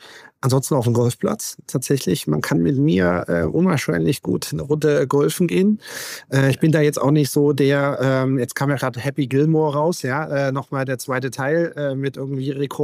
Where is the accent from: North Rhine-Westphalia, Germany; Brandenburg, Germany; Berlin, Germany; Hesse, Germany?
Hesse, Germany; Dreieich; Vater hat schon immer, also hat eine große Heizungsbaufirma, ja, in Dreieich, in Frankfurt und da bin ich immer auf Baustellen groß geworden.